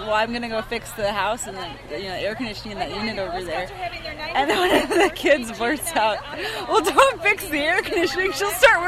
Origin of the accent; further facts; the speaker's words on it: Oklahoma, United States; now in Washington, D.C., United States; I'm Cherokee from Oklahoma, and now I live in Washington, D.C.